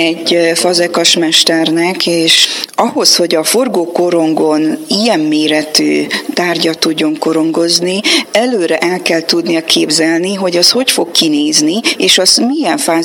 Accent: Transylvania, Romania; Mi székelyek hisszük, hogy a hunoktól, a szkítáktól származunk, és hogy Attila a mi nagy királyunk

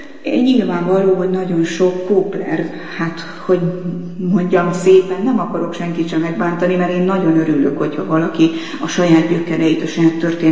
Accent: Transylvania, Romania; Én Erdélyben nőttem föl, nem csak a vallás erős nálunk, hanem a babona és a misztika is

